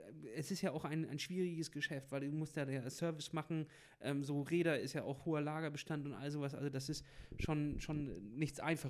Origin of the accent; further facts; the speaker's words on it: Kiel, Schleswig-Holstein, Germany; Du kriegst ja sonst, als Kieler, siehst du ja alles immer nur online.